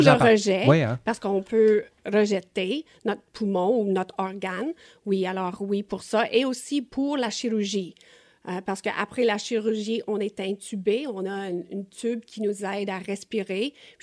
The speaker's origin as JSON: {"language": "French", "town": "Toronto", "region": "Ontario", "country": "Canada", "tie": "born there", "said": "Donc, je suis née à Toronto"}